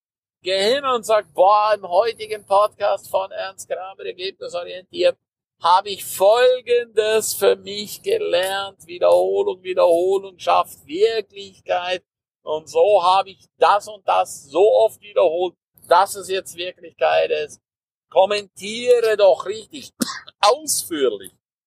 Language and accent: German; Graubünden, Switzerland; first language Romansh; German is a second language; Also die Sprachen, die ich im Moment spreche, klar, Schweizerdeutsch, Hochdeutsch, Italienisch, Rätoromanisch, was meine Muttersprache ist, das ist übrigens die vierte Landessprache der Schweiz, Französisch, Englisch, Spanisch.